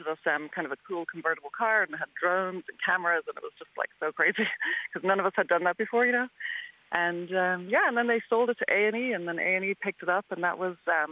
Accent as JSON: {"language": "English", "town": "Mullingar", "region": "Westmeath", "country": "Ireland", "tie": "born or raised there", "also_born_or_lived": "Dublin", "said": "So I was born in Mullingar, actually in Dublin, but from Mullingar, and my family lived near Multifarnham."}